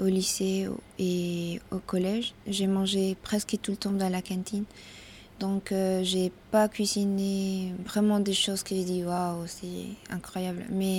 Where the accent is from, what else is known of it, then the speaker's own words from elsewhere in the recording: Colombia; French is a second language; je viens de la Colombie.